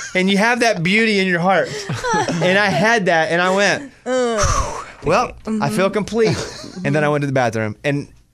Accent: Arkansas, United States; And for me, I do a lot in my hometown now, and I feel that I can do a lot more for the state of Arkansas.

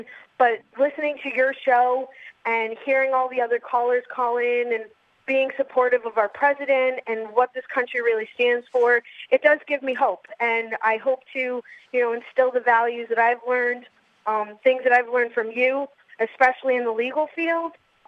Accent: New York, United States; I'm a Hispanic American. I'm born and raised in New York.

